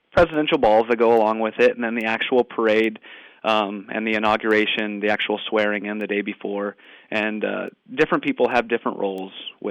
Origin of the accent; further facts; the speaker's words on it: Oregon, United States; Well, I grew up in Oregon originally, and I was spoon-fed Coast Guard stories from the time I was a little kid